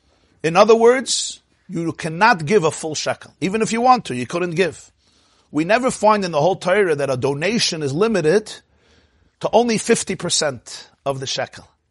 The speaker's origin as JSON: {"language": "English", "town": "Brooklyn", "region": "New York", "country": "United States", "tie": "born or raised there", "said": "I grew up in Crown Heights, the section of Crown Heights in Brooklyn, New York."}